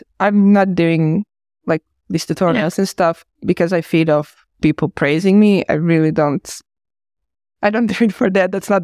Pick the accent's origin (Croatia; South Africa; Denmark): Croatia; English is a second language; now in Finland; In Finland, I'm originally from Croatia.